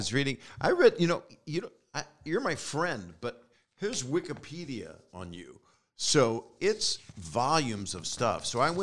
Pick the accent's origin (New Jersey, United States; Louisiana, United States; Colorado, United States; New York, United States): New York, United States; Buffalo; But what is it? I'm from Buffalo. That was it.